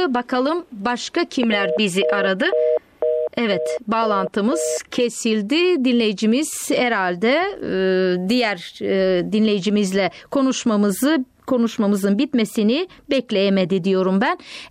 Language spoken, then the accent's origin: Turkish; Tutrakan, Silistra Province, Bulgaria; Ben bu mesajı şimdi de benim köyümden tüm çobanlara da iletiyorum. Onları selamlıyorum. Duydum ki bu saatlerde koyunlar gölgeye çekildiği zaman Silistreli Tutrakan Belediyesi'nin Tarsamul köyünden tüm çobanlar radyolarını açıp yayınımızı dinliyorlarmış.